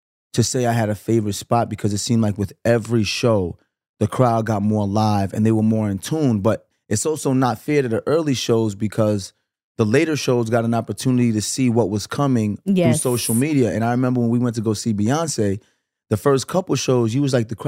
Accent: Flatbush, New York, United States; I grew up in Flatbush. I remember going to Kenmore Movie Theater

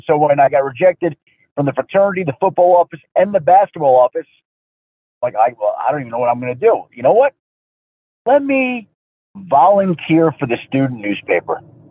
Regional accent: Bellmore, New York, United States; growing up in Belmore, Long Island, going to school at Michigan

